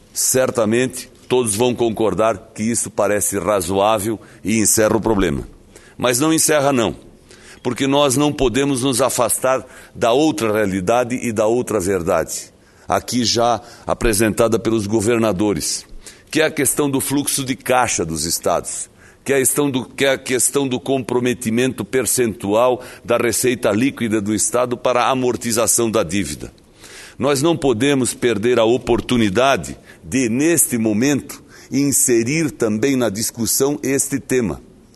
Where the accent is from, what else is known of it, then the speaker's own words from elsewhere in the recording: Brazil; mas antes de ser da oposição, eu sou brasileiro. E como brasileiro, eu quero efetivamente que se encontrem soluções boas para todos